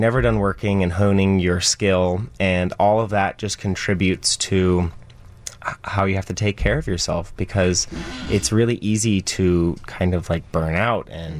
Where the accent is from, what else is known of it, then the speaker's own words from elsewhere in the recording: San Francisco, California, United States; I'm from San Francisco.